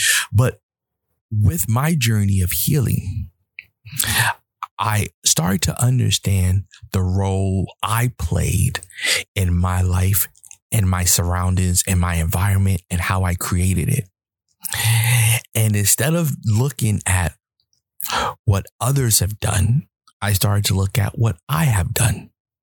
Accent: New York, United States; Now, I'm a New Yorker. And if you know anything about New Yorkers, we have this very aggressive way of doing things.

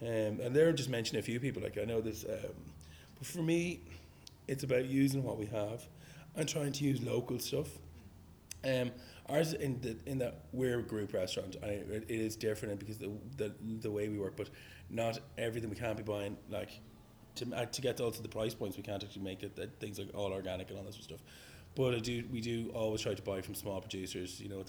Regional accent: Slane, County Meath, Ireland; Well, I'm from Slane.

